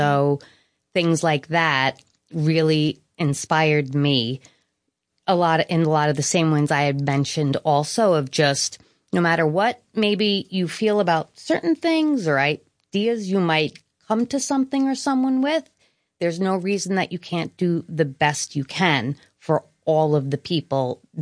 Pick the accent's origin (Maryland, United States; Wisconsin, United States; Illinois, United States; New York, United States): New York, United States; Queens